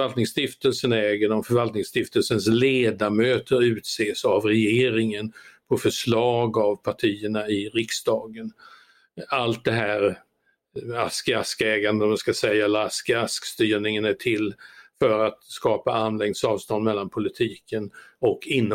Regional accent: Aneby, Jönköping County, Sweden; born there; Det gjordes i min födelseort Aneby för flera decennier sedan.

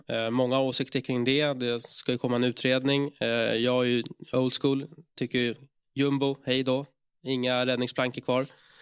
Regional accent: Stockholm, Stockholm County, Sweden; Jag ställer mig som stockholmare.

